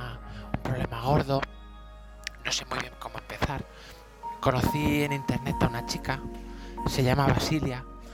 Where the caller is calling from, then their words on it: Candeleda, Castile and León, Spain; de Candeleda, Cáceres.